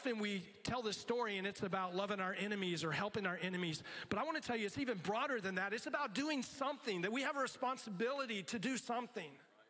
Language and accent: English; Miami, Florida, United States; because I don't speak Spanish. But I grew up in Miami.